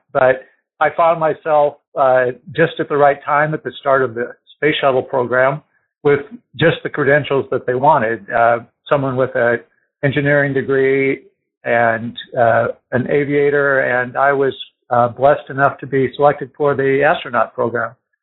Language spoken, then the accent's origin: English; Iowa, United States; Okay, so I grew up in Iowa. I was born there and went to school in a real small community, probably 2,500 people in eastern Iowa.